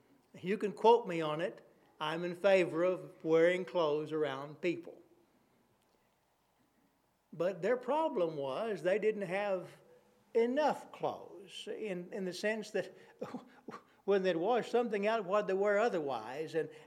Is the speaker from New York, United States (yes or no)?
no; Amarillo, Texas, United States; I came from Amarillo